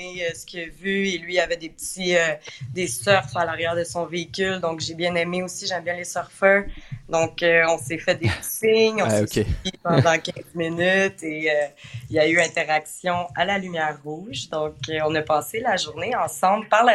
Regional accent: Quebec, Canada; accent: Québécois; J'ai l'accent québécois assez prononcé aussi, ouais.

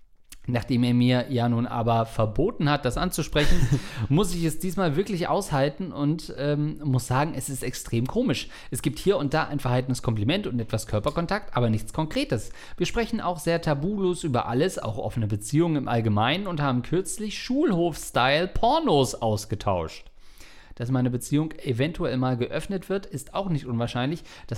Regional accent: East Germany, Germany; Naja, bei uns in Ostdeutschland gab es bestimmt keinen Koriander.

